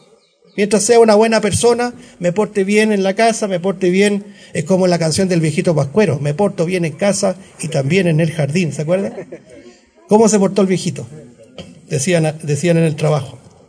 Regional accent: Chile; lo que nos ha hecho mantenernos inquietos estos últimos meses como chilenos

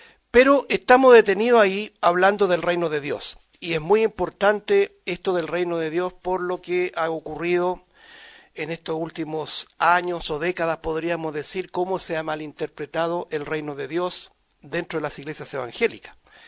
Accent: Chile; en lo particular como chilenos

